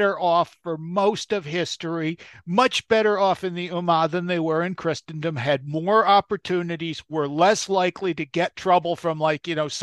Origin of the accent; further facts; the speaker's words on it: United States; I'm an American, you know, I'm predominant, like I'm an American.